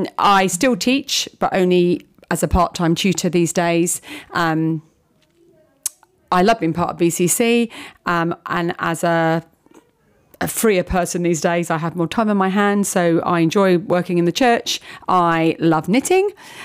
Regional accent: London, United Kingdom; moved away as an adult; now in Wales; I'm from Southeast London, and I moved to Wales nearly 5 years ago now, which has gone really fast. I live in Bryn, great place to live.

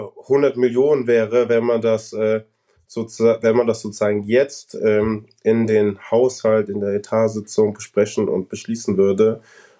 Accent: North Rhine-Westphalia, Germany; now in Nuremberg, Germany; ich komme ja aus NRW, da sind andere Städte noch schlimmer dran, definitiv.

